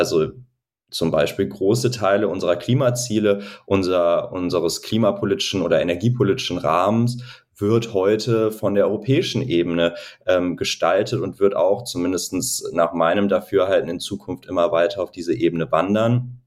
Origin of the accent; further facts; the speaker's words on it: Mönchengladbach, North Rhine-Westphalia, Germany; born there; weil mein Vater in meiner Geburtsstadt Mönchengladbach schon Kommunalpolitik gemacht hat.